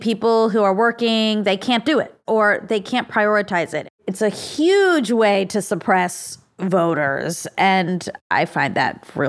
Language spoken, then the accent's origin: English; United States; I'm a born citizen. No, it's good because there's a lot of you out there. I'm an American by birth.